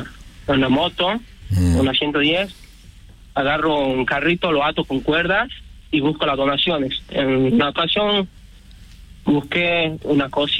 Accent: San Miguel de Tucumán, Tucumán, Argentina; Yo tengo 22 años. Soy de San Miguel de Tucumán.

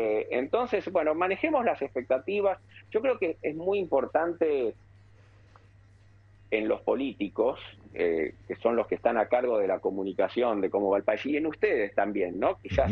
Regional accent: Argentina; Yo estoy aquí trabajando, no estoy viviendo, ¿no? Sigo siendo un argentino más.

